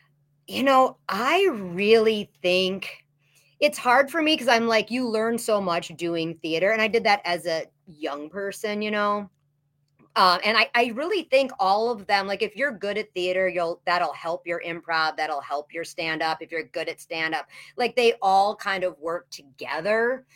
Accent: Chicago, Illinois, United States; also born or lived in Madison; now in Milwaukee, United States; I'm from, like, I grew up in Chicago. Then I lived in Madison for a long time and now Milwaukee. So, yeah, definitely a Midwest girl

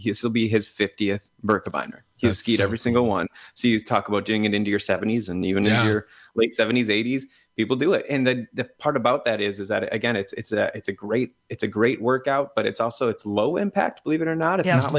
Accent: Green Bay, Wisconsin, United States; I'm from the Green Bay area, right? That area of the state's a little flat.

